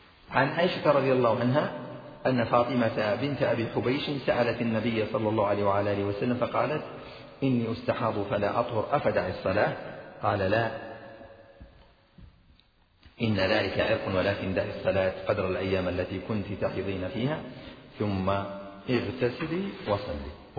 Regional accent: Najd, Saudi Arabia; عندنا في نجد الناس يسمون الأبيض الذي مشوب بحمرة يسمونه أحمر

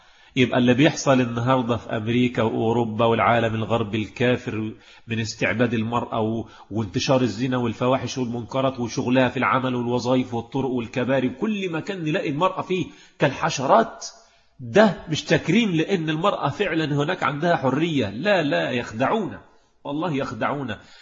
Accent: Egypt; لما تولى الإمارة عندنا في مصر

